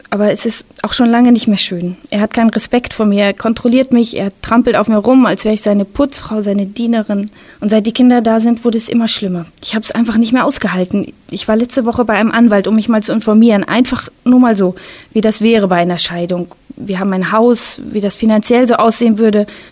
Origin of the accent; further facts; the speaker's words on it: Hildesheim, Lower Saxony, Germany; Und ich komme aber eigentlich aus Hildesheim und kenne mich auch hier aus in der Stadt und fühle mich hier ganz wohl.